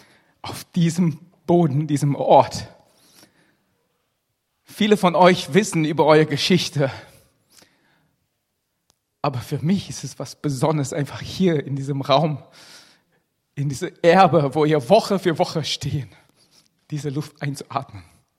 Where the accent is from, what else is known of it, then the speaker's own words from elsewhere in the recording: Malaysia; German is a second language; Ich komme ursprünglich aus Malaysia, bin Chinese.